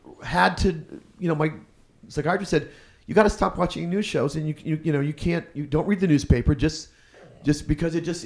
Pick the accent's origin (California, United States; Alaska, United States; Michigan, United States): California, United States; but I came from Orange County, so I grew up in a conservative family